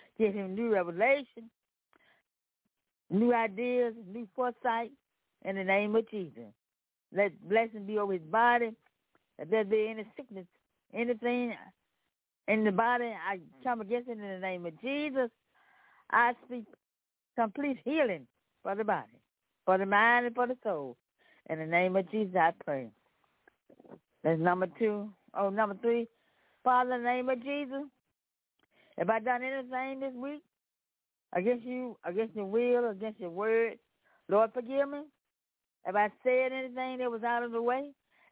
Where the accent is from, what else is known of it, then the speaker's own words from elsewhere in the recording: Memphis, Tennessee, United States; I'm you from Memphis, Tennessee.